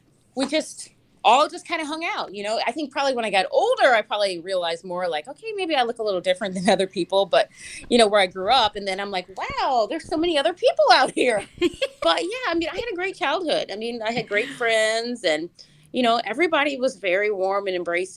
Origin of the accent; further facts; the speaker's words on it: St. Louis, Missouri, United States; also born or lived in Atlanta; Actually, I'm from St. Louis, and I moved here from Atlanta, but Atlanta has my heart now.